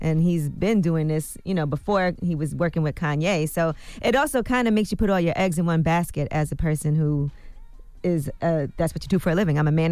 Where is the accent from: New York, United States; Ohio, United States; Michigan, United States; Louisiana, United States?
New York, United States; Brooklyn; I actually really enjoy that show because I'm from Brooklyn. The show's in Brooklyn.